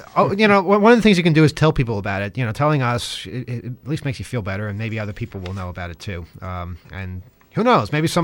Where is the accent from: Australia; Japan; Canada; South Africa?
Japan; now in United States